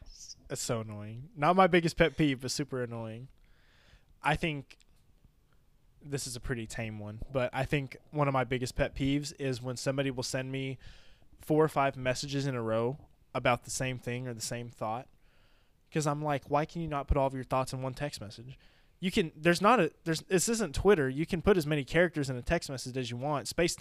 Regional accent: the South, United States; As you can tell, I am from the South.

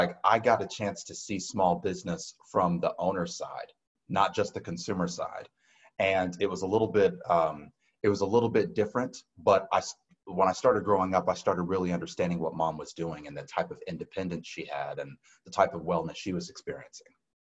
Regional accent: Decatur, Georgia, United States; also born or lived in Marietta / Kennesaw / Woodstock; I feel like I'm from anything that's North Metro. I've been in Marietta, in Kennesaw, in Woodstock, and I was born in Decatur.

